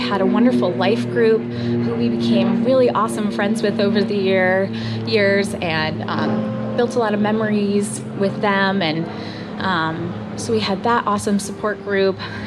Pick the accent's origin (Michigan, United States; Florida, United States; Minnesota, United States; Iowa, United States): Florida, United States; I am from Florida, but I'm not from the Tampa area. And so my family is about 2.5 hours south in the Bonita Springs, Estero, Naples, Fort Myers area.